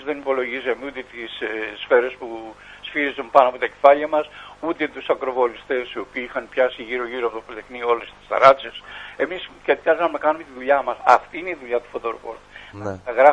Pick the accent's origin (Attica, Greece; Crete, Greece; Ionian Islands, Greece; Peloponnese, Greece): Attica, Greece; Kaisariani; Εγώ γεννήθηκα στη Σαριανή. Έζησα ένα μικρό μέρος κατοχής των Γερμανών.